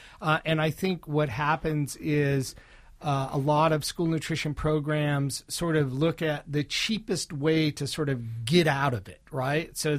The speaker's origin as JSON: {"language": "English", "town": "New Orleans", "region": "Louisiana", "country": "United States", "tie": "born or raised there", "said": "So I grew up in New Orleans. I grew up in a city that names its highways after chefs, you know?"}